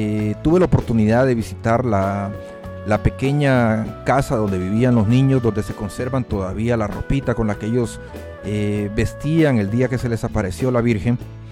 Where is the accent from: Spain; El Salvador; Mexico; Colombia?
El Salvador; donde yo nací, como donde tuve mi primer encuentro con Jesús, es precisamente la parroquia de Fátima, allá en El Salvador.